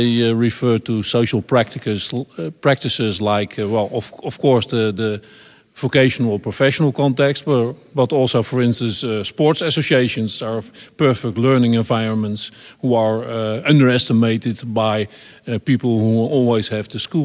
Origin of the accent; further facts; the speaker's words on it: Netherlands; English is a second language; I'm from the Netherlands